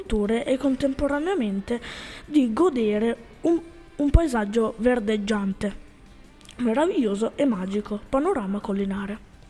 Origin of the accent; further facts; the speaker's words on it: Briosco, Lombardy, Italy; Io sono di Briosco, quindi di Briosco.